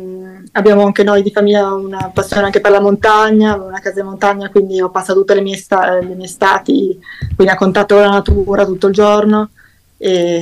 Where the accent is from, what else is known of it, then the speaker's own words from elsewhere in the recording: Rivoli, Piedmont, Italy; Io sono di Rivoli, proprio lì intorno, okay. Un po' vicino a Torino.